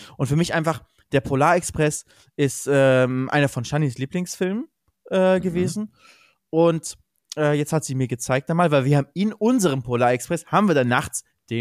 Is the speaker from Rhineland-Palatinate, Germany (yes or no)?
no; Cologne, North Rhine-Westphalia, Germany; als Kölner, müsst ihr euch vorstellen, man weiß, der Schnee bleibt wirklich nur 5 Minuten.